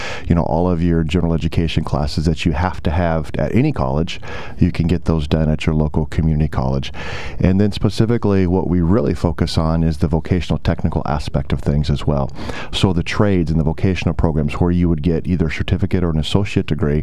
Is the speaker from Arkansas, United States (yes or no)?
no; Oklahoma, United States; obviously, I come from Oklahoma and I represent the nation's rural colleges and higher education in general in rural America.